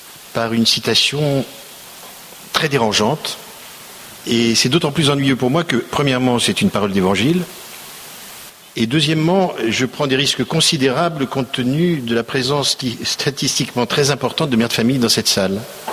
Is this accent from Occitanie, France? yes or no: no; Auvergne-Rhône-Alpes, France; je viens de Haute-Savoie